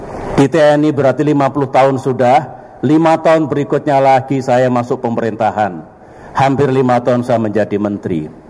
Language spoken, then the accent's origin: Indonesian; Pacitan, East Java, Indonesia; Saya lahir di Pacitan, kota yang kecil, terbelakang waktu itu, tandus, masyarakatnya miskin. 20 tahun saya ada di kota itu